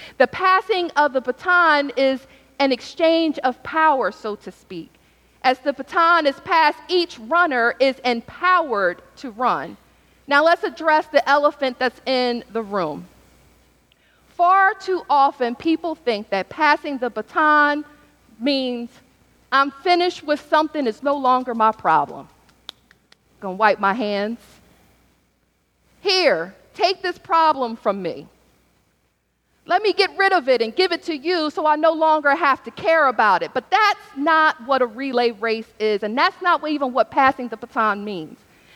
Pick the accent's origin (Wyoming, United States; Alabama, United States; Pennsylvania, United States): Pennsylvania, United States; Philadelphia; As you all know, I'm from Philadelphia